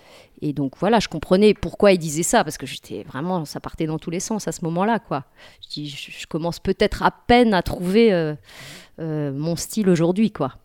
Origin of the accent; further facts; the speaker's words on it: Cherbourg, Normandy, France; born there; Donc je suis née à Cherbourg en Normandie, juste en face de l'Angleterre.